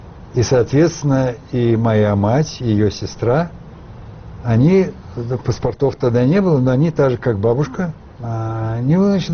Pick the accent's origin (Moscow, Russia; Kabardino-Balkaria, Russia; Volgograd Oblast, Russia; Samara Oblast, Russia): Moscow, Russia; я вообще никуда из Москвы не выезжал.